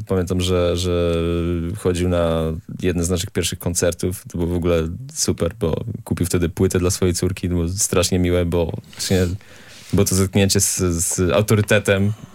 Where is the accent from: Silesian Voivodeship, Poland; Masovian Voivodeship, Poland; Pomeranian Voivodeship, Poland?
Pomeranian Voivodeship, Poland; Gdańsk; jesteśmy z Gdańska, mieszkamy w Gdańsku